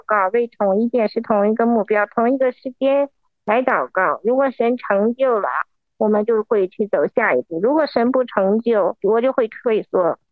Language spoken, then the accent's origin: Chinese; North China, China; 因为他是南方人，我是北方人，无论是饮食上啊，还是生活起居等等，全都不一样